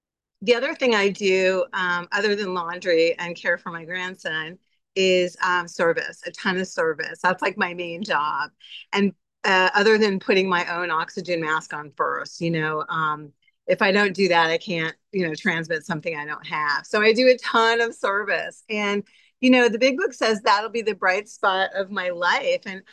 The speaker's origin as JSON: {"language": "English", "town": "San Diego", "region": "California", "country": "United States", "lives_now": "Portland, United States", "said": "I'm from San Diego, but always wanted to live in Portland."}